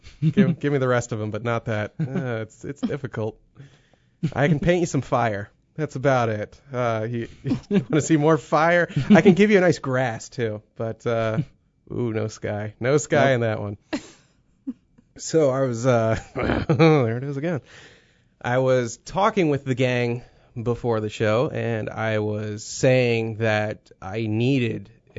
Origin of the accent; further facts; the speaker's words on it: West Virginia, United States; People don't believe I'm from West Virginia when they hear my papa's basement voice.